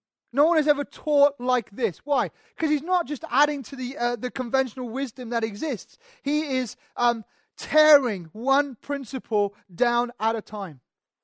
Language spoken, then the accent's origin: English; United Kingdom; because, you know, we're British, we like kind of queue up, right?